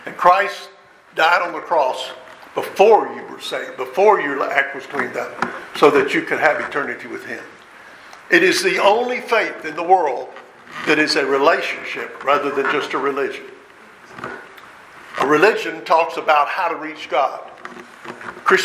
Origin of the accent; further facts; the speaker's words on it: United States; I told him … I was from the United States. I worked for the sheriff's office.